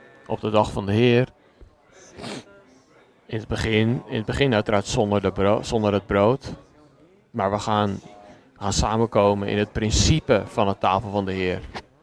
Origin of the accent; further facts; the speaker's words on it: Spain; Ik kom uit Spanje.